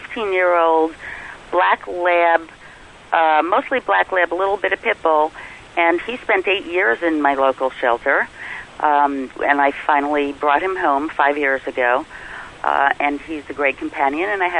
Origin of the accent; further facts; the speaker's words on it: New York, United States; I currently live in New York. I grew up in New York, went to school in Wisconsin.